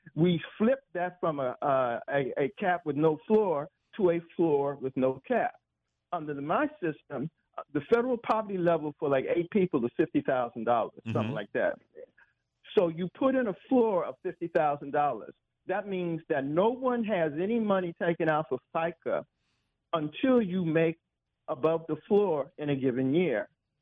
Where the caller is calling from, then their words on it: Washington, District of Columbia, United States; from South East.